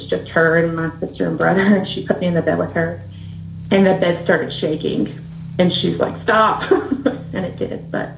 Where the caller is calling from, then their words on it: Huntsville, Alabama, United States; I'm calling from Alabama.